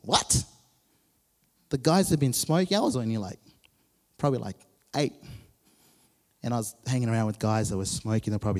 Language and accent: English; Zimbabwe; Growing up in Zimbabwe, man, I wanted to be free